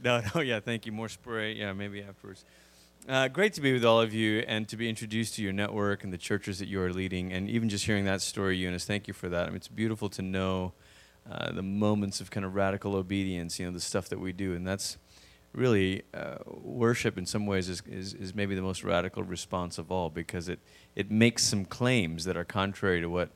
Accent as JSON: {"language": "English", "country": "Malaysia", "tie": "born or raised there", "said": "but I grew up in Malaysia, which, as I like to say, is about as far as you can go on the other side of the world before you start coming back"}